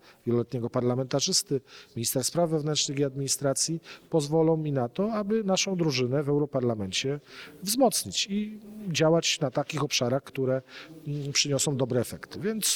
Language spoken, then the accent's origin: Polish; Szczecin, West Pomeranian Voivodeship, Poland; Tutaj żyjemy, tutaj są pochowani moi bliscy. No, jestem szczecinianinem, to bez dwóch zdań. No, pracuję w Warszawie, ale jestem szczecinianinem.